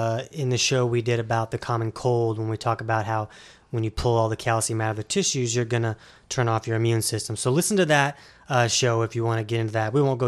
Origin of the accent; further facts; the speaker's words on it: Florida, United States; I'm from Florida.